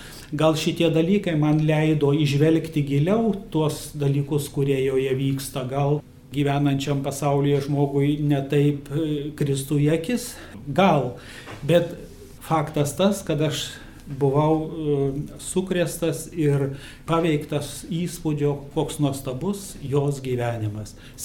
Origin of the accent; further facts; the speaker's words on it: Klaipėda, Klaipėda County, Lithuania; Aš gimiau Klaipėdoje, išaugau prie jūros